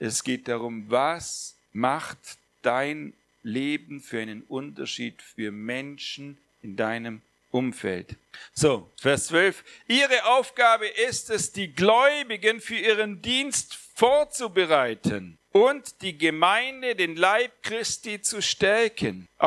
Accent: Baden-Württemberg, Germany; Ich habe nicht nur, dass wir aus Baden-Württemberg kommen, weil das ist ja ein Badenzer, ich bin Schwabe

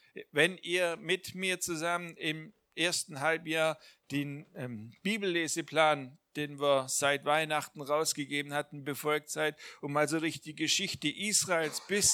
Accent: Baden-Württemberg, Germany; bei uns im Schwabenland sagt man so flapsig, also lieber reich und gesund als arm und krank.

